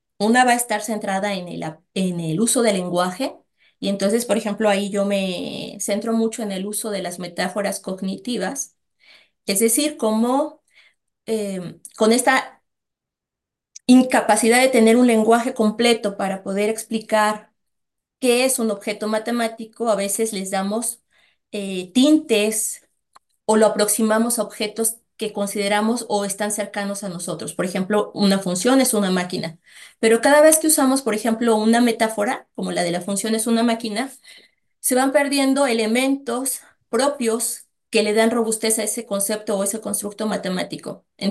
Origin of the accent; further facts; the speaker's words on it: Mexico; now in Osorno, Chile; Originalmente soy de México, llevo 6 años radicando aquí en Osorno.